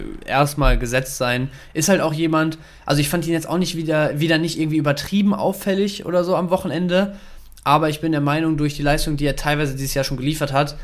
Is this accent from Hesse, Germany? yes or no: no; Dortmund, North Rhine-Westphalia, Germany; Als Dortmunder, wissen wir ja alle, tut ein bisschen weh